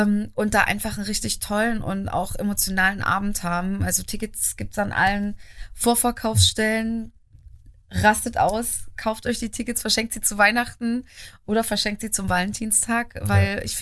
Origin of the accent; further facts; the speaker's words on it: Dessau-Roßlau, Saxony-Anhalt, Germany; Das findet in meiner Heimatstadt Dessau-Roßlau statt